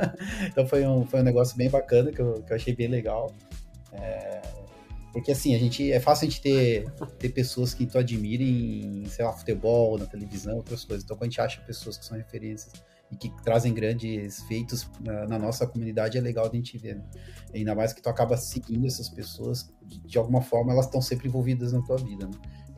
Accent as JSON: {"language": "Portuguese", "town": "Joinville", "region": "Santa Catarina", "country": "Brazil", "said": "sou de Santa Catarina, Joinville, né?"}